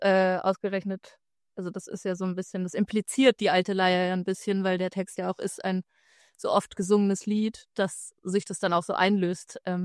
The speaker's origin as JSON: {"language": "German", "region": "Baden-Württemberg", "country": "Germany", "tie": "born or raised there", "said": "geschrieben in meinem Kinderzimmer quasi noch oder in meinem Jugendzimmer im baden-württembergischen Exil, wo ich aufgewachsen bin."}